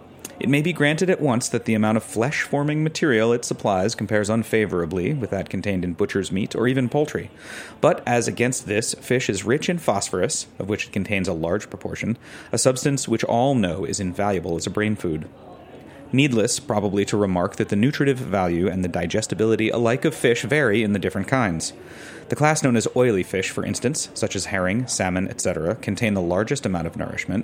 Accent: West Covina, California, United States; Growing up in West Covina, which those of you who know where West Covina is, it's not near the ocean at all.

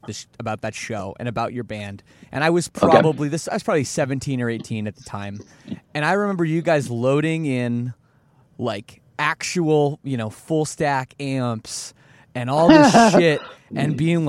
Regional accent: Toronto, Ontario, Canada; growing up in Toronto, that's where I'm from

